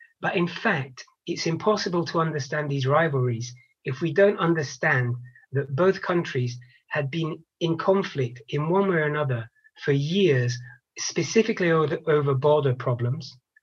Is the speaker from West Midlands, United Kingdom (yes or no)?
no; Glasgow, Scotland, United Kingdom; When I was a kid, I was brought up in Glasgow